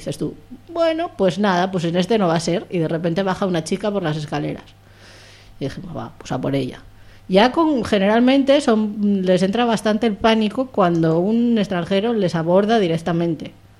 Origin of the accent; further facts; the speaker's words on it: Spain; Como buena española de billete pegado con un celo